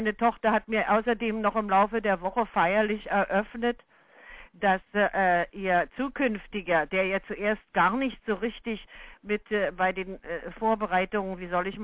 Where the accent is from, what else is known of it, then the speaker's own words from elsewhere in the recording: Berlin, Germany; Wir sind in der Nachkriegszeit groß geworden, wo alles so furchtbar knapp, gerade in Berlin zerstört war und alles.